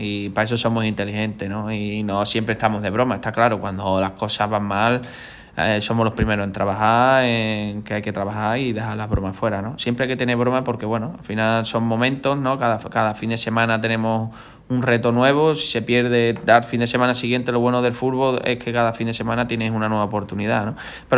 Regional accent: Andalusia, Spain; Yo soy típico andaluz

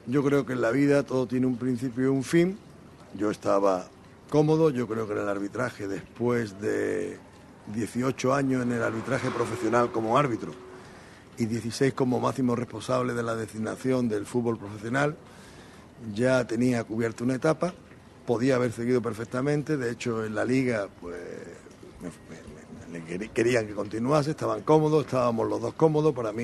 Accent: Málaga, Andalusia, Spain; soy malagueño, soy del Perchel

